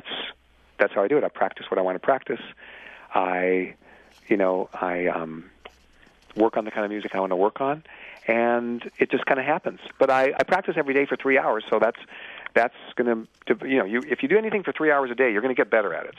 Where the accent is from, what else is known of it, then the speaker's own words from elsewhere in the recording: Seattle, Washington, United States; good thing I grew up in Seattle.